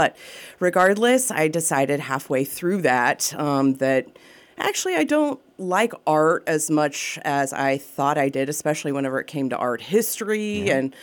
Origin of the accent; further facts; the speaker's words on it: Blair, Oklahoma, United States; So I am a Southwest Oklahoma, product. I grew up in the Blair area, yep. Went to Navajo High School, yep. And graduated there in 2006.